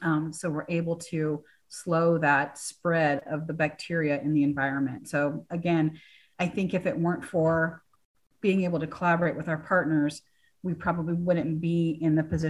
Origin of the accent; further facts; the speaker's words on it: California, United States; I grew up in California, and the ability to go and pick a piece of fruit off of your tree in your backyard.